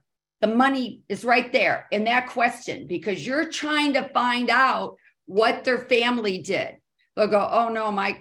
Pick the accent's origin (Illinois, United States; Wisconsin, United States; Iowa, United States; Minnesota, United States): Illinois, United States; Chicago; born there; now in Dallas, United States; I was born in Chicago and I moved to Dallas. So I guess I'm a Texan.